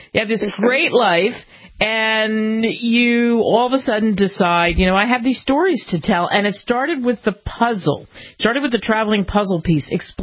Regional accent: Philadelphia, Pennsylvania, United States; I grew up in outside of Philadelphia, Evelyn, and my family took us down to Texas, which was like a foreign place to me.

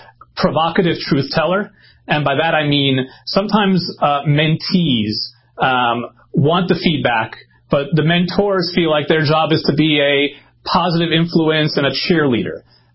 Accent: Brooklyn, New York, United States; I grew up in Brooklyn, New York with my grandmother, grandfather, my great-grandmother. We all lived in a house together. And, you know, for them, they came in as immigrants to the country with nothing on their backs.

